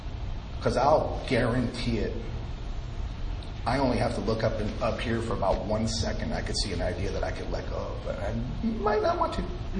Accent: New York, United States; So I'm from New York. It says, you guys. You guys, right?

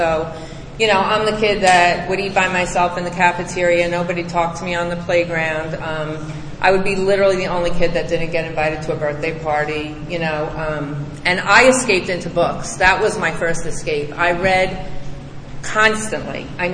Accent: New York, United States; I was raised in Long Island, New York. I came from a very nice house. I was raised in a beautiful suburban neighborhood.

